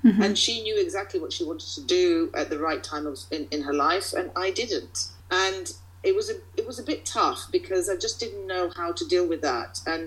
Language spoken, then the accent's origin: English; Croatia; growing up in Croatia, it was then Yugoslavia, so it was a very different country, and it was a great place to live, but it was kind of, you know, it was a socialist country